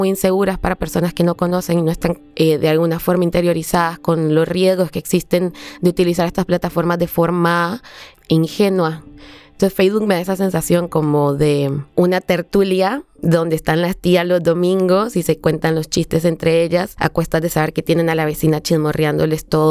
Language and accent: Spanish; Nicaragua; soy de Nicaragua